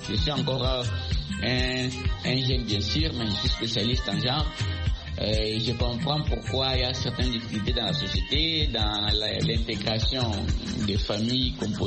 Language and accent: French; DR Congo; plus particulièrement chez nous en République démocratique du Congo